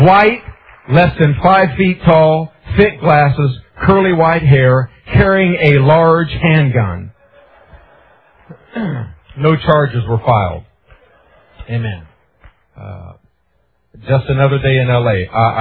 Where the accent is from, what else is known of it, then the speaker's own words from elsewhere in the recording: Illinois, United States; born there; now in California, United States; I was born in Southern Illinois and have been to California the last 11 years